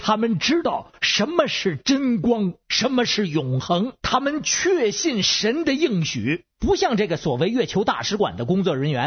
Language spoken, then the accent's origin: Chinese; Beijing, China; ，下次咱们接着再